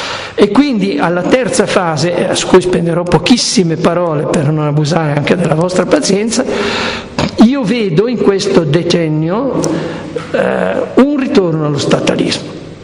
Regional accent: Noli, Liguria, Italy; quando io sono cresciuto a Noli in Liguria

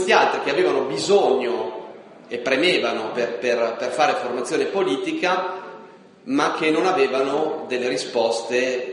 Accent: Milan, Lombardy, Italy; Io vengo dall'Alto Milanese, o meglio, io sono un cittadino milanese, ma emigrato, espulso, sono dei 270.000 espulsi, giovani coppie espulse dalla città negli ultimi 20 anni

